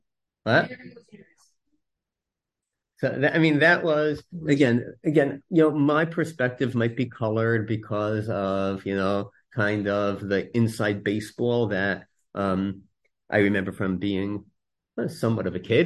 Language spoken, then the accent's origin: English; Baltimore, Maryland, United States; born there; I was born in Baltimore.